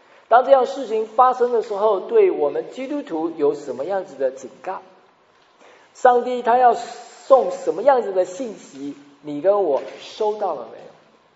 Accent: Taiwan; 他就我们台湾话叫做皮皮臭啊

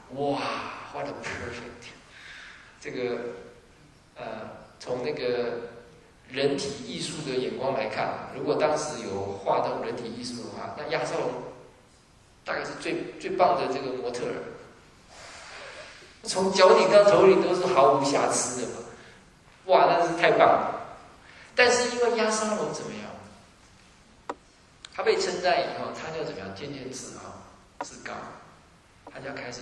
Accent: China; 我们中国人就喜欢用比较负面的去鼓励他

